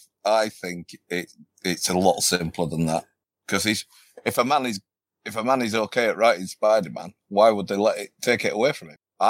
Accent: England, United Kingdom; Sorry, I'm English.

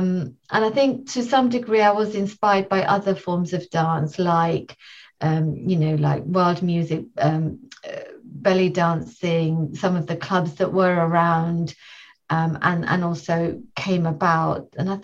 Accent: London, United Kingdom; I grew up in London, but unfortunately, growing up here in the late 70s, 80s

